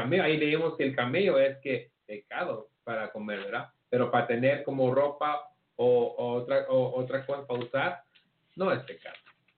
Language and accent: Spanish; Mexico; yo que me creé como mexicano